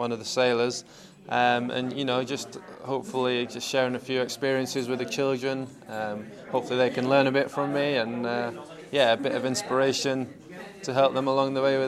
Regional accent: Rochdale, North West England, United Kingdom; I got into sailing at the age of 7, up in my hometown Rochdale on a little lake called Holmouth Lake.

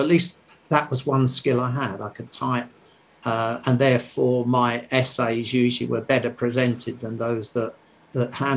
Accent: London, United Kingdom; in Hackney, where I grew up in London

